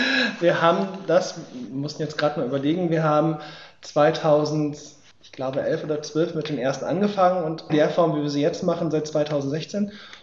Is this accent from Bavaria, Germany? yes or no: no; Lower Saxony, Germany; ich komme aus dem Landkreis Peine, arbeite also in Braunschweig